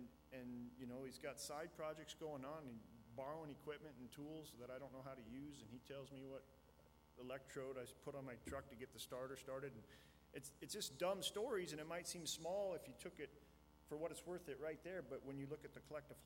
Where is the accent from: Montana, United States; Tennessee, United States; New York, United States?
Montana, United States; Harlipton; And I was born and raised in Harlipton, Montana. Small town guy. I love Montana.